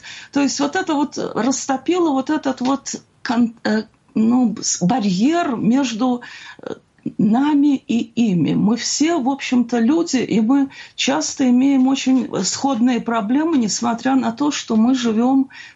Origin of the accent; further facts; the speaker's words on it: Minsk, Belarus; Я родилась и выросла в Минске. Это были 60-е годы. Белорусского языка практически не было.